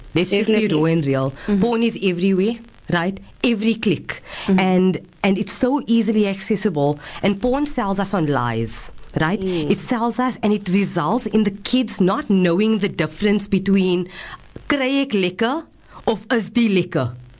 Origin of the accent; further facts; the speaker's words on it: India; I'm talking on behalf of, you know, my Indian community. I'm Indian, you know.